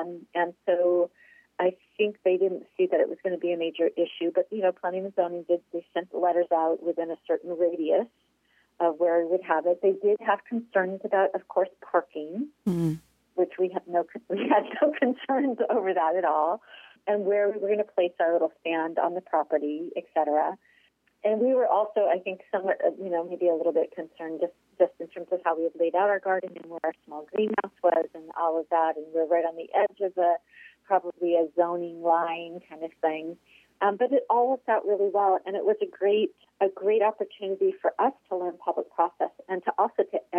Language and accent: English; California, United States; now in Alaska, United States; But we were kind of lacking compared to my home state of California when it came to fruits and vegetables.